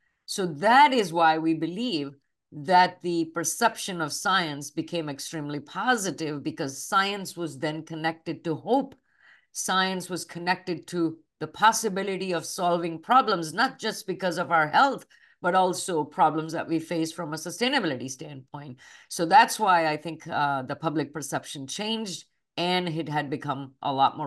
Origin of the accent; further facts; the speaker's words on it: India; You know, I grew up in India on the campus of an engineering institution.